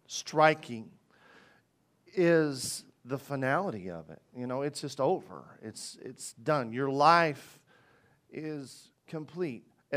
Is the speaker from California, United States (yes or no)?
no; Paragould, Arkansas, United States; I grew up in Paragould, Arkansas. Anybody know where Paragould, Arkansas is?